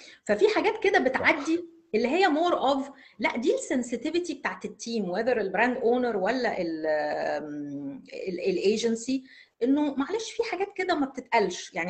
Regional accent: Egypt; احنا عندنا في مصر عندنا مشكله في البي والبي

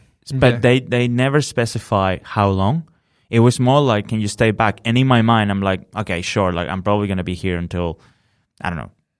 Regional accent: Venezuela; now in Australia; Where are you from, man? And I was like, Venezuela.

